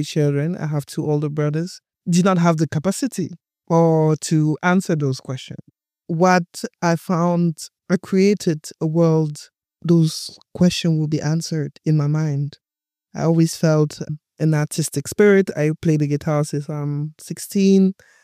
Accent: Ingolstadt, Bavaria, Germany; So I grew up in Ingolstadt, and pre-social media, pre-internet, it was a different time. So I have to remind people, because growing up as a black girl in a village in Germany at that time

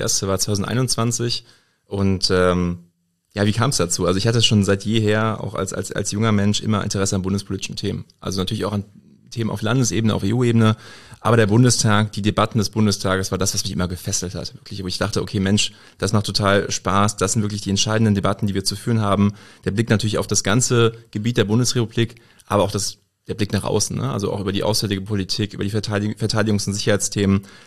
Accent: Rhineland-Palatinate, Germany; ich komme aus dem Rhein-Hunsrück-Kreis

